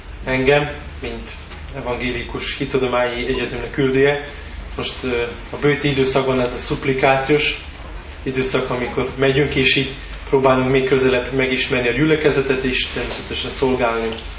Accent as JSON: {"language": "Hungarian", "country": "Slovenia", "said": "Szlovéniából jöttem."}